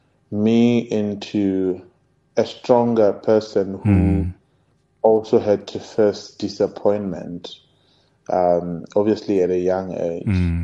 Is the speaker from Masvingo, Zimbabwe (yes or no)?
no; Harare, Zimbabwe; So I lived with mom, and then we came back to Harare, and from there, I grew up in Mashonaland, not in Matabeleland.